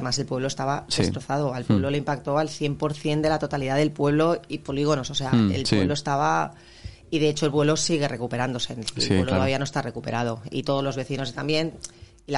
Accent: Algemesí, Valencian Community, Spain; Yo soy de Algemesí era zona cero.

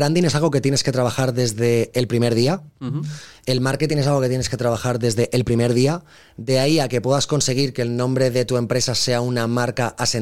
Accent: Valencian Community, Spain; yo como valenciano estoy viviendo también en primera persona que Valencia es una ciudad cara para nosotros

